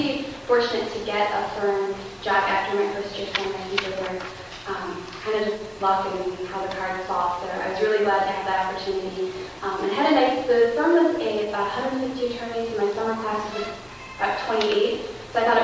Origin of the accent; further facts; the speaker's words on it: Cleveland, Ohio, United States; now in Columbus, United States; Well, I grew up in Cleveland, and after I went to school in Virginia, I worked in D.C. for a couple years, and now came back to Columbus, and I live with my brother here.